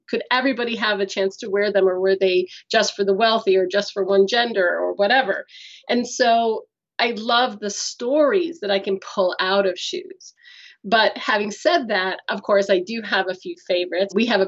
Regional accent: United States; I'm American.

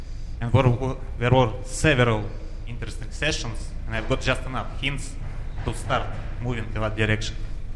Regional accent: Moscow, Russia; I'm from Moscow.

